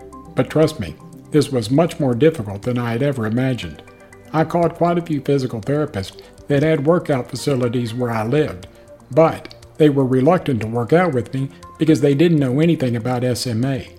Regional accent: Dallas, Texas, United States; which was held in my hometown of Dallas, Texas in June of 2018.

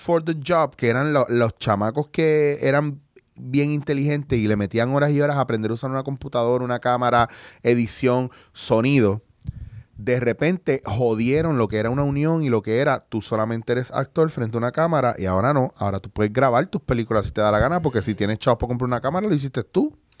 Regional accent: Puerto Rico; Y como puertorriqueños muchas veces hacemos eso.

